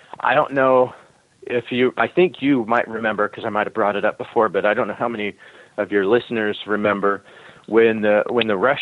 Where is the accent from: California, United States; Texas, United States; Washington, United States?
California, United States; I don't see, as an American, take away the fact that I've lived in California my whole life, as an American